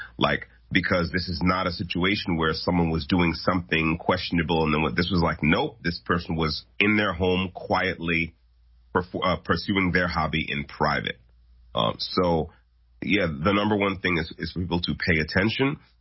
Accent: United States; But I'm also an American, you know.

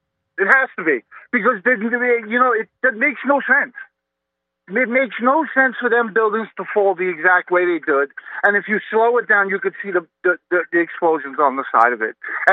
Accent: United States; as an American, it's very hard to believe, but my eyes are so open

